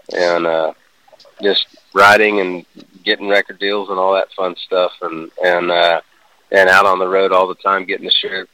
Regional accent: Texas, United States; now in Nashville, United States; Yeah, I grew up in Texas. My grandfather had a band with his brothers

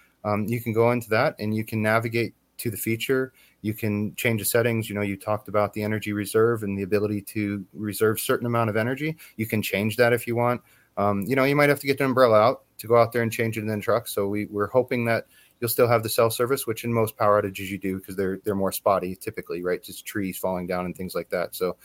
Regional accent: the South, United States; And I grew up in the South, you know, I grew up in hurricane country.

